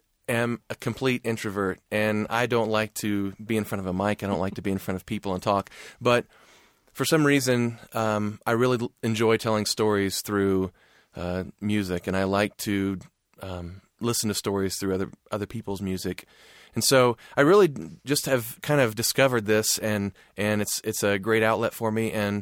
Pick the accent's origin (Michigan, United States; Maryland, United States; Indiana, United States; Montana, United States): Indiana, United States; Anderson; I grew up in Anderson, Indiana. And we actually drove to church in Alexandria, Indiana.